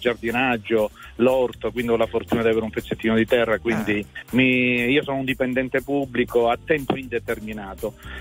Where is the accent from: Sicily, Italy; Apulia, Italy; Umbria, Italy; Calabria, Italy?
Calabria, Italy; Cosenza; Sono di Cosenza, però frequento molto il Parco Nazionale della Sila, quindi zone bellissime, incontaminate.